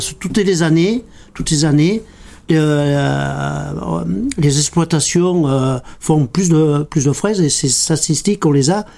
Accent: Carpentras, Provence-Alpes-Côte d'Azur, France; En plus, je suis natif de Carpentras

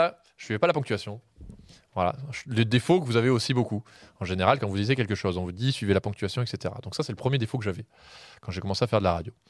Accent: Carpentras, Provence-Alpes-Côte d'Azur, France; born there; je suis né à Carpentras, je suis trop ancré sur mon territoire pour avoir envie de partir sur du national.

